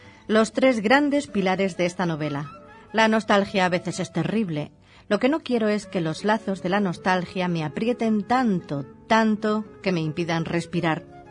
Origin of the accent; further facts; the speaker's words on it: Balearic Islands, Spain; en el castellano de mi tierra, de Mallorca, hay una palabra que se usa que es coladuría